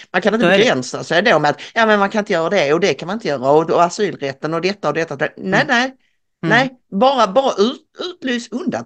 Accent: Malmö, Skåne, Sweden; Och du frågade mig häromdagen om Malmö, min hemstad, hur jag känner för det.

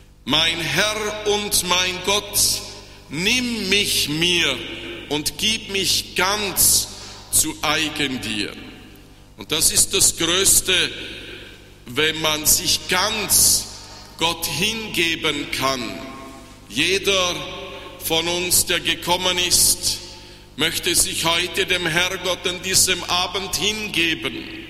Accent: Vorarlberg, Austria; Ich bin in Vorarlberg geboren und aufgewachsen

